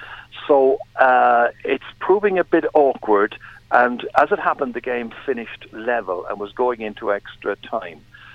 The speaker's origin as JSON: {"language": "English", "town": "Cork", "region": "Munster", "country": "Ireland", "tie": "born or raised there", "said": "The end result was I was basically growing up in Douglas, and to all intents and purposes, I was the only child in the house."}